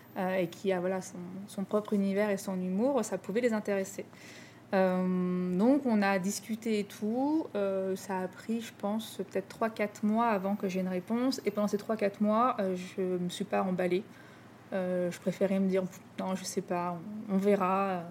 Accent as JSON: {"language": "French", "town": "Rouen", "region": "Normandy", "country": "France", "tie": "born or raised there", "lives_now": "Paris, France", "said": "parce que j'ai grandi à Rouen, en Normandie, j'avais du mal à me projeter à Paris toute ma vie."}